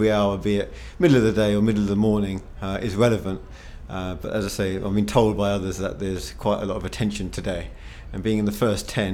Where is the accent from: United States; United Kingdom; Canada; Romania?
United Kingdom; But to me, as a British person, as someone who enjoys London